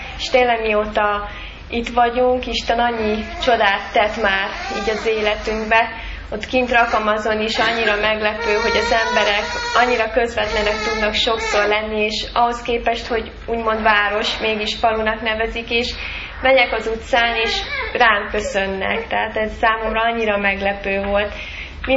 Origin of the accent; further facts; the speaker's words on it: Rohod, Szabolcs-Szatmár-Bereg, Hungary; én is Rohodról jöttem.